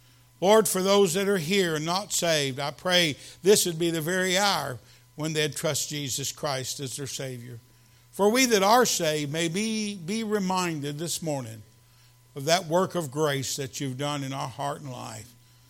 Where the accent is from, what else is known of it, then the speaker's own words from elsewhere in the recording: Kentucky, United States; I'm from Kentucky. I've gleaned. Growing up, we used to go out, and we would get whatever the farmer